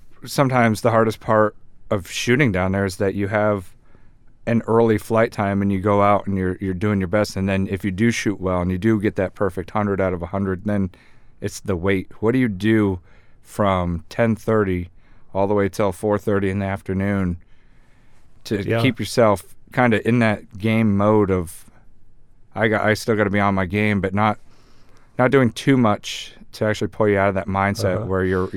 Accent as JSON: {"language": "English", "region": "Vermont", "country": "United States", "tie": "born or raised there", "moved": "yes", "lives_now": "Anchorage, United States", "said": "after growing up in Vermont and then to come up here, you know, it was always a dream to visit Alaska"}